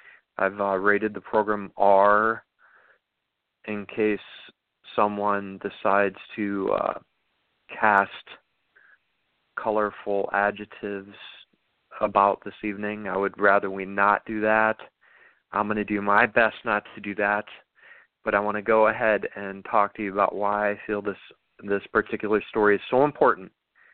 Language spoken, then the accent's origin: English; South Dakota, United States; I'm from South Dakota and I've always been blue.